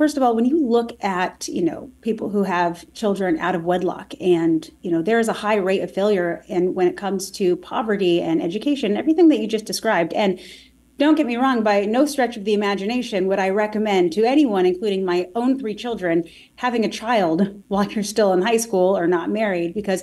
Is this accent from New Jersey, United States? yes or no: no; Arizona, United States; So I just needed to weigh in on that because I'm a native Arizonan.